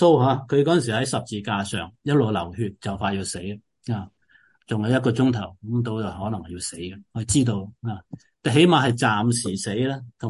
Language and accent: Cantonese; China; 特别我哋中国人嘅话，好容易了解